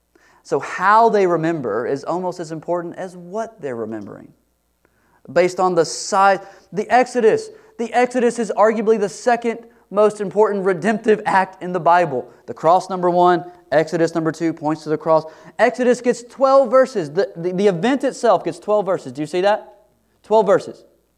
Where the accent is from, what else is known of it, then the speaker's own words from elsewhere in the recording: Texas, United States; born there; I was born out in East Texas. It's very different than North Dallas.